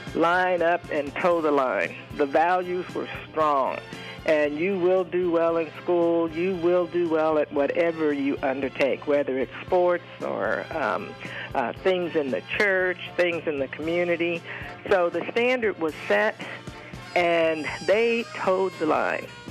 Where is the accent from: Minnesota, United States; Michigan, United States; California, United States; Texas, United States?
California, United States; also born or lived in Oakland; we were in a small town. I was born in Oakland, but we were in a small town in Northern California